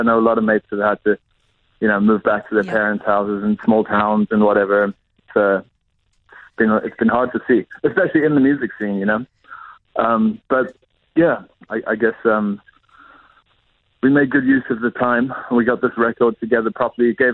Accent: Durban, KwaZulu-Natal, South Africa; also born or lived in Johannesburg; we were from Durban. We grew up in Durban, and then we moved to Joburg a couple of years ago.

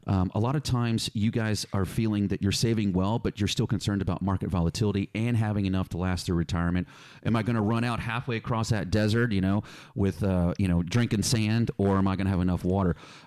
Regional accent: Philadelphia, Pennsylvania, United States; also born or lived in California; So that's why I grew up in Philadelphia. I was born in California, Balboa Hospital. It's a Navy hospital, but grew up in Philly.

